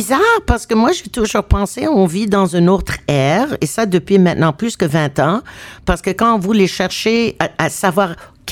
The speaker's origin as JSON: {"language": "French", "region": "Quebec", "country": "Canada", "said": "comme je suis Québécoise"}